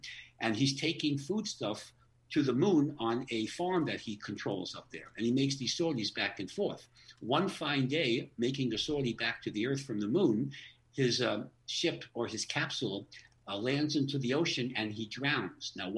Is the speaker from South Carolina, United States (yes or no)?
no; New York City, New York, United States; I'm from New York. I have a different attitude. Okay. New York City specifically.